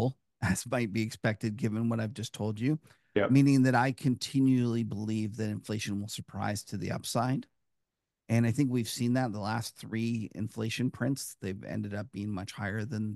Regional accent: Canada; In Canada here, I'm a Canadian

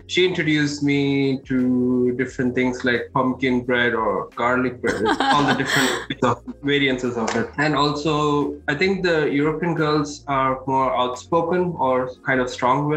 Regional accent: South India, India; moved away as an adult; I come from India, or to be specific, I come from South India.

